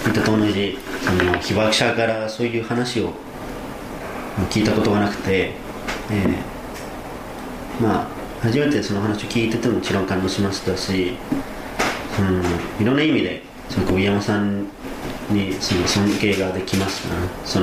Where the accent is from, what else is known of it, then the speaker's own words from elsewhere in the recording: California, United States; アメリカのカリフォルニアから来ています。